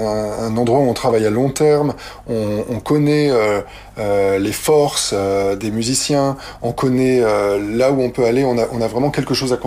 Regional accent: France; now in Switzerland; Et j'ai dû justement appréhender une autre culture puisque moi, je suis français.

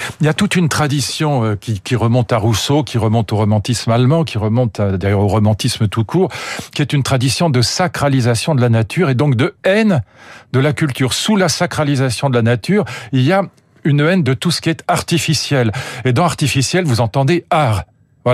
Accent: Fontenay-Saint-Père, Île-de-France, France; J'ai passé toute mon enfance dans à Fontenay-Saint-Père-Sénéoise. Bon, c'était le Moyen-Âge à l'époque.

